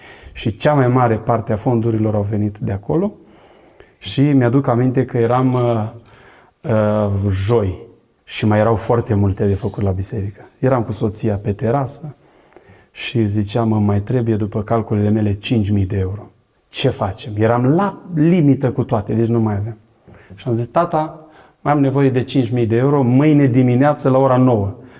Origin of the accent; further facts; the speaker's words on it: Bacău, Bacău County, Romania; also born or lived in Onești; now in Arad, Romania; eu vin din Bacău, m-am născut în Onești, sunt în Arad de 20 de ani aproape